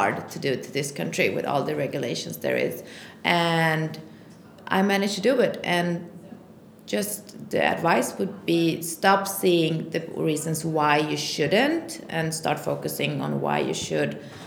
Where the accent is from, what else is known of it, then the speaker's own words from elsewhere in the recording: Sweden; I grew up in Sweden, but in my passport it says I'm Persian, and I managed to come here, get my visa